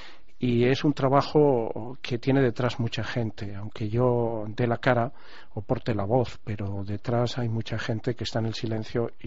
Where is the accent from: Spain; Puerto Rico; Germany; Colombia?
Spain; Extremadura; mi historia personal pues tiene ese enlace con mi tierra. Yo soy hijo de un emigrante en Alemania, como era mucha gente en mi tierra, ¿no?